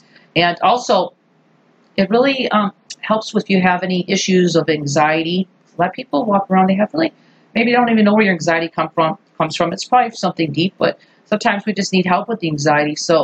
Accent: Maui, Hawaii, United States; because I'm from Maui.

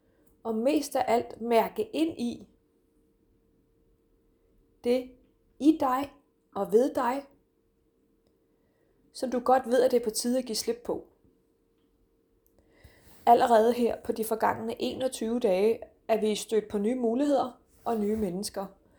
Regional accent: Region of Southern Denmark, Denmark; Jeg har også boet i Odense. Jeg er jo altså fynbo.

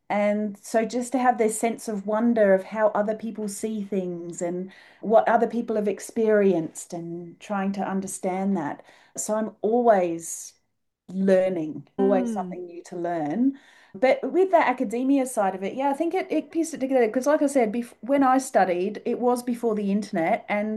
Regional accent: England, United Kingdom; And that, being English as well, we have a penchant towards bathing, but we like a bath

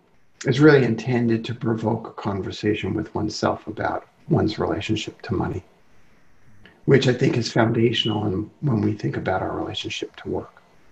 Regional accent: Brooklyn, New York, United States; I grew up in Brooklyn.

